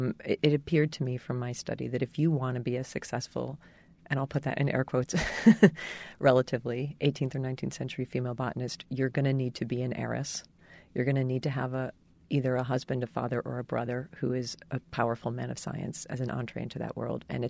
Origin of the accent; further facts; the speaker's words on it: New Jersey, United States; there was a woman named Mrs. Mary Treat in my home state of New Jersey